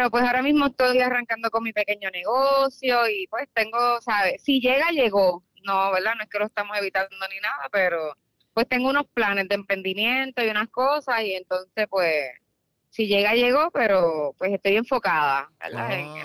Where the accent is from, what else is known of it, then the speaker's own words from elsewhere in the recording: Puerto Rico; moved away as an adult; Y lo único que tenía en Puerto Rico era mi mamá, la cogí, vámonos. Y mi perrita de 4 patitas y vámonos nosotras 3 y nos fuimos.